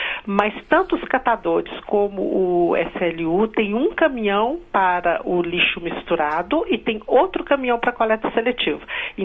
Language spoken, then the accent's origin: Portuguese; Pompéu, Minas Gerais, Brazil; born there